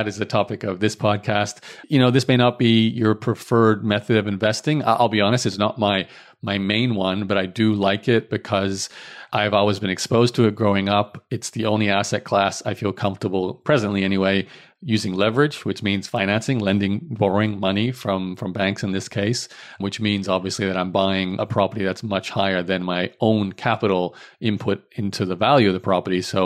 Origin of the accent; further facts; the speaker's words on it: Australia; now in Canada; I came to Canada from Australia. I have a passport for both countries, but I have no tax record here in Canada.